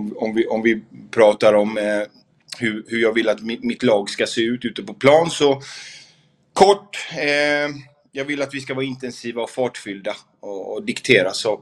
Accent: Gothenburg, Västra Götaland County, Sweden; har jag ju inte bott hemma i Göteborg på otroligt länge. Men innan jag lämnade så bodde jag runt Haga och Linné, och det är ju ett favoritområde för mig.

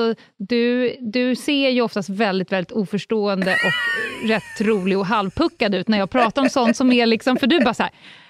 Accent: Stockholm, Stockholm County, Sweden; Jag var nyligen på en lekpark där jag är uppväxt på Södermalm.

